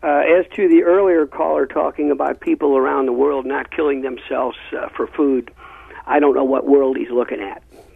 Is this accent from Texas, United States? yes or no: no; Normandy, Missouri, United States; I grew up in Normandy and later on moved down the road